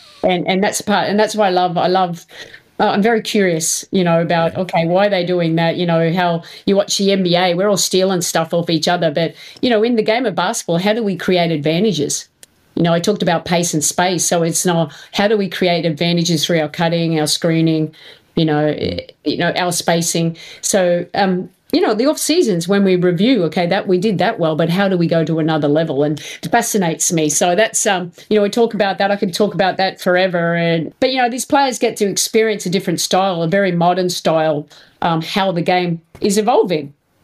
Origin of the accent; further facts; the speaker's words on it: Australia; I'm an Australian coach